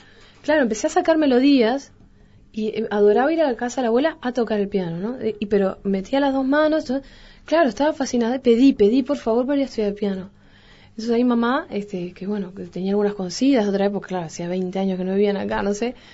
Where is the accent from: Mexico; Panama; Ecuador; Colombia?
Ecuador; also born or lived in Peru; mis viejos estaban exiliados. Y yo nací en el Perú y vivíamos en Ecuador, como 10 años vivimos.